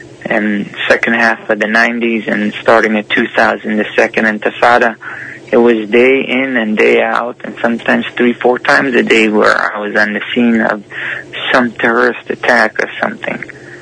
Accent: United States; now in Israel; So me as an American citizen, that I was on the front line in Israel and was able to see it all

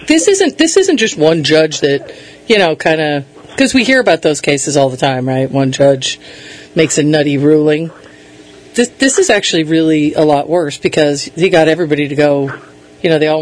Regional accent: Connecticut, United States; I grew up in Connecticut, and I live in Northern California.

